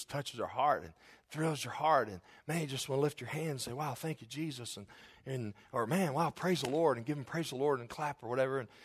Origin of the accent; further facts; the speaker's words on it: Alexandria, Kentucky, United States; growing up in Kentucky, not so much at Alexandria